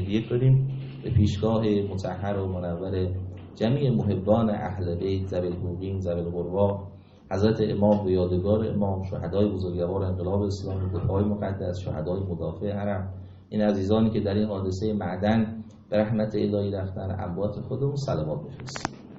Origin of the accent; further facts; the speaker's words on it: Iran; و استاد اومد بعد فهمید من ایرانیم